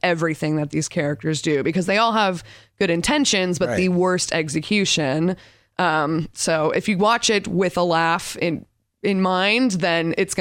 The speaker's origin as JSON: {"language": "English", "town": "Torrance", "region": "California", "country": "United States", "said": "I'm from Torrance, California."}